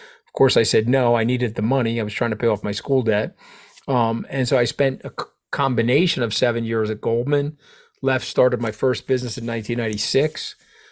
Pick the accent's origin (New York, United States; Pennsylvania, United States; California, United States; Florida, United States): New York, United States; Long Island; I grew up on Long Island in a blue collar neighborhood.